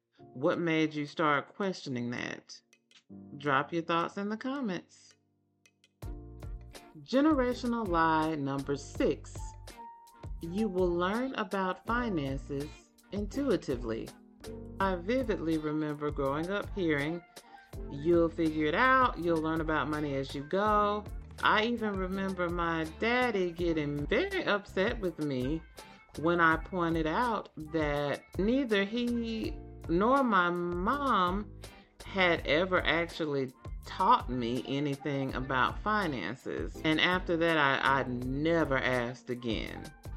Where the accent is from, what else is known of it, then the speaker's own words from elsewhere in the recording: Deep South, United States; I am Black, African American, FBA, whatever your preference is. I'm from the Deep South, and I was taught vote blue no matter who.